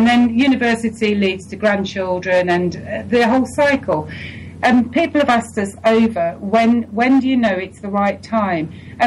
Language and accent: English; England, United Kingdom; We love the English. We love being English.